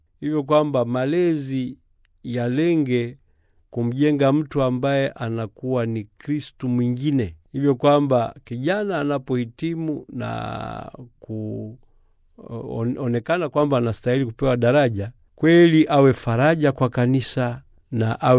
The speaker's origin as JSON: {"language": "Swahili", "country": "Tanzania", "said": "Kule kwetu Tanzania sasa hivi juhudi ziko mbioni"}